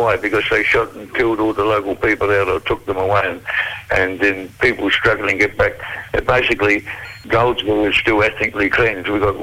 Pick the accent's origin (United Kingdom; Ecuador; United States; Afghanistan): United Kingdom; England; I'm from England. I'm born there.